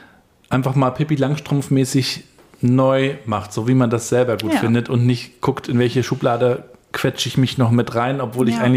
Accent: Rostock, Mecklenburg-Vorpommern, Germany; Wir sind beide aus Rostock, wir sind auch beide schon mal rausgekommen und auch beide zurückgekommen.

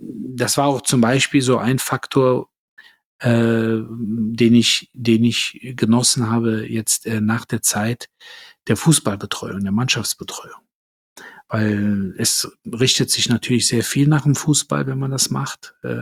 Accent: Cologne, North Rhine-Westphalia, Germany; ich als Kölner

